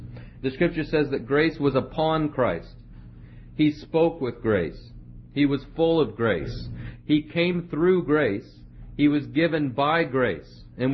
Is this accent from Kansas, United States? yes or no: yes; Kansas, United States; I'm from Kansas. I should know these things, right? The beef country.